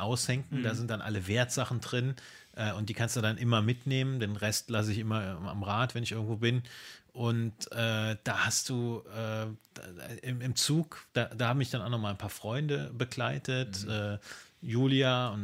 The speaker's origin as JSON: {"language": "German", "town": "Trier", "region": "Rhineland-Palatinate", "country": "Germany", "tie": "born or raised there", "said": "da starte ich jetzt nicht in meiner Heimat Trier, sondern in Luxemburg"}